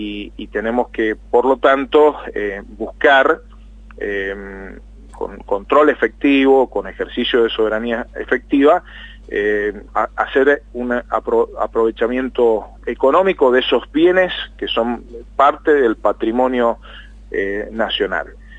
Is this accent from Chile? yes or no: no; Mendoza, Argentina; Sobre todo para quienes somos mendocinos, quienes somos de tierra adentro